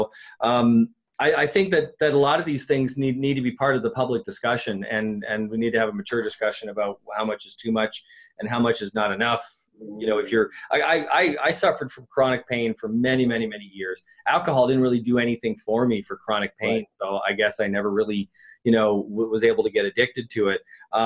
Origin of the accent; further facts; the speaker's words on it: Canada; I'm originally from Canada. I live in Canada now